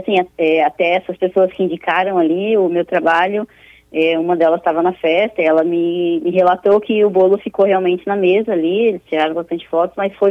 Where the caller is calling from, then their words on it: Joinville, Santa Catarina, Brazil; Eu estou aqui de Joinville, Santa Catarina.